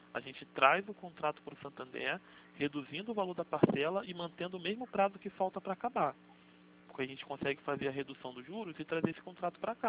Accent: Rio de Janeiro, Brazil; sou do Rio de Janeiro, de Vila Isabel.

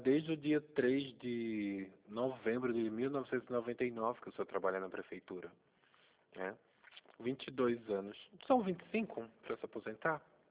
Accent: Pernambuco, Brazil; now in São Paulo, Brazil; eu sou pernambucano, tá? Moro em São Paulo, mas sou pernambucano.

